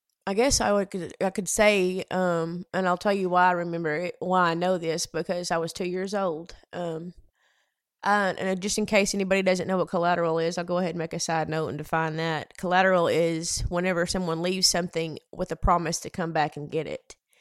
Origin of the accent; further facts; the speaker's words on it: Batesville, Arkansas, United States; moved away; I moved here from Arkansas about 2 years ago, and was terrified, because this is a whole lot bigger for the little bitty town that I'm from.